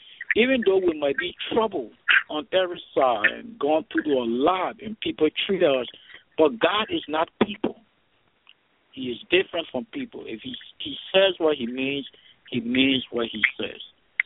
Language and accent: English; Liberia; now in United States; I'm from Liberia. I live in America.